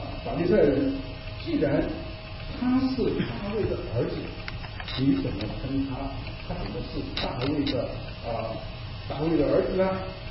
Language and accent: Chinese; China